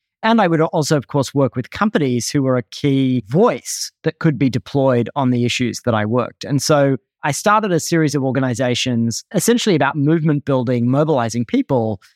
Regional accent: Australia; moved away as an adult; now in United States; I grew up in Australia, moved to the US as a young adult

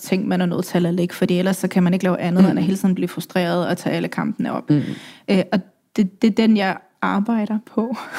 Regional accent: Ukraine; jeg er den eneste fra Ukraine.

